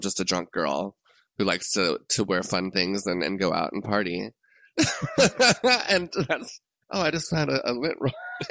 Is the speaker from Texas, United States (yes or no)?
no; Orlando, Florida, United States; moved away; also born or lived in Los Angeles; I think I never really, like, people in Orlando never really got me until I moved away from Orlando. Once I moved and I kind of blew up in LA.